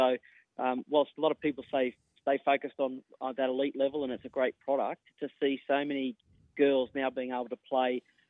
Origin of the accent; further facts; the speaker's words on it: Junee, New South Wales, Australia; growing up in Junee, rugby league's the thing that just brings the whole community together.